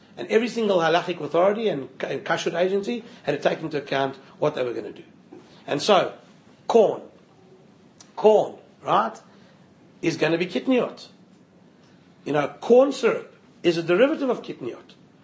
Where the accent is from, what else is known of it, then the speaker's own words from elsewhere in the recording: Johannesburg, Gauteng, South Africa; So growing up in Johannesburg, for example